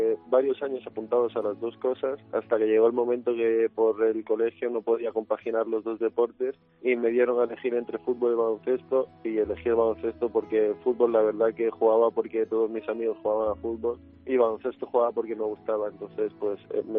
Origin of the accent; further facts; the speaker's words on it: Calamonte, Extremadura, Spain; Yo empecé a jugar en Mérida, porque yo soy de Calamonte, que es un pueblito pequeño, y ahí no había baloncesto.